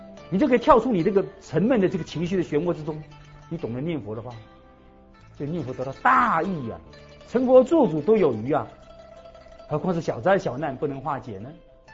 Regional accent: China; 这是我们中国人传统的习惯吗？

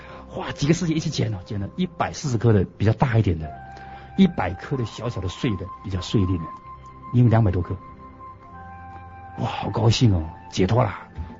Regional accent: Guangdong, China; 识听唔识讲，我系广东人啊，但是识听唔识讲，我听得懂。

